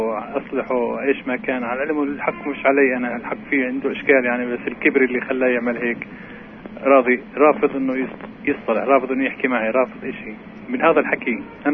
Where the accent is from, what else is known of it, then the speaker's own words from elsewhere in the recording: Nablus, West Bank, Palestine; من نابلس.